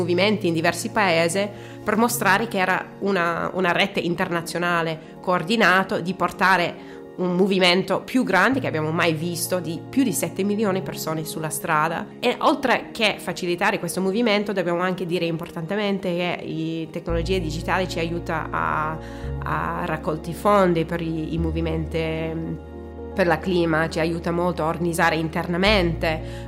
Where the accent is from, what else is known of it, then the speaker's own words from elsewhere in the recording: New Zealand; Italian is a second language; Per esempio, io vengo dalla Nuova Zelanda.